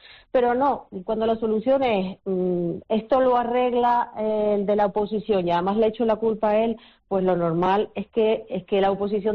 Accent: Canary Islands, Spain; No somos xenófobos los canarios, no lo somos.

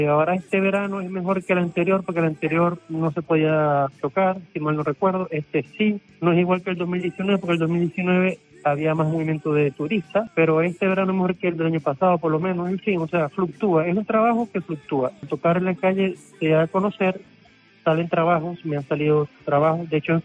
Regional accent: Maracaibo, Zulia, Venezuela; now in A Coruña, Spain; Vengo de Venezuela, de la ciudad de Maracaibo, la segunda ciudad más importante, y llevo aquí en Coruña desde el 21 de junio del 2018. Llegué justamente comenzando el verano, o sea, hace poco cumplí aquí 3 años. Casado, tengo un hijo

